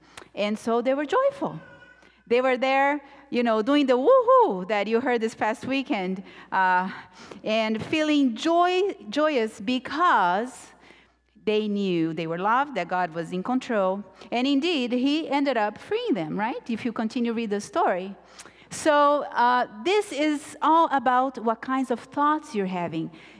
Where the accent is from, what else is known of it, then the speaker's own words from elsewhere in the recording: Brazil; I come from a place, Brazil, I'm originally from Brazil